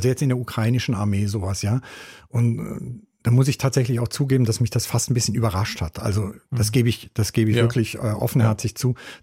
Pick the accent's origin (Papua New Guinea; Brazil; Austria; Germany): Germany; West Germany; also ich bin Westdeutscher